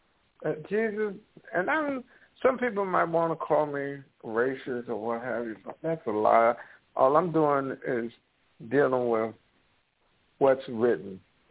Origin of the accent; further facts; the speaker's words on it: United States; growing up in America, being a member of a cult race, if they want to call it